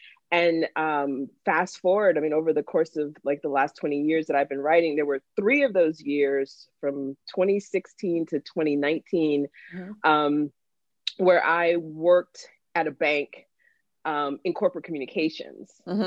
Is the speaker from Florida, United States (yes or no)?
yes; Jacksonville, Florida, United States; And I'm from Florida. We didn't have any interest in moving back to Jacksonville.